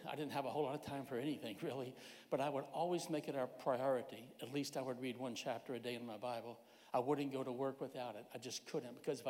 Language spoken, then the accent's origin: English; Virginia Beach, Virginia, United States; I grew up right here in Virginia Beach, and I grew up in a little Baptist church on Pleasure House Road called Bayside Baptist Church.